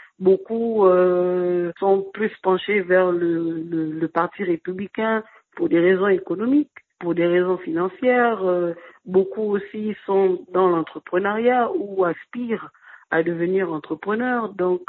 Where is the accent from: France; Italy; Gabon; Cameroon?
Gabon; now in United States; en tant que Gabonais, nous faisons partie des minorités, des Noirs.